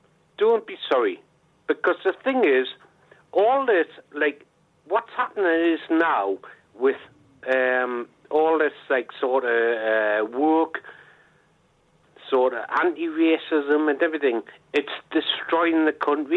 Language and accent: English; North East England, United Kingdom; Yes, I was bullied at school and all the rest of it, but now I'm a man, I'm a Geordie.